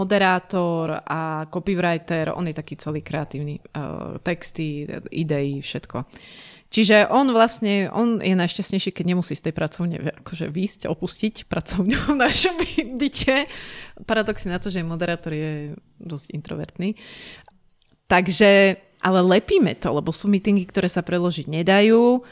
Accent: eastern Slovakia, Slovakia; my sme obaja z východu

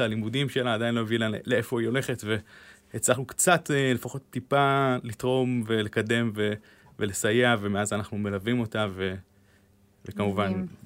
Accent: Jerusalem, Jerusalem District, Israel; אני גדלתי בירושלים... הייתי ילד באזור גיל בין 7-10 בתקופה של האינתיפאדה השנייה

